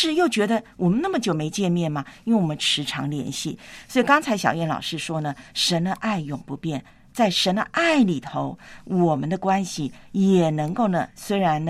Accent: Taiwan; 我怎么想到在台湾我的老家海边那一片的盐田呢？

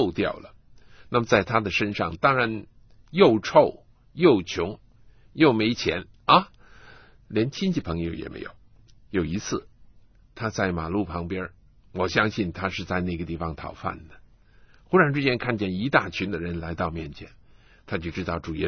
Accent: China

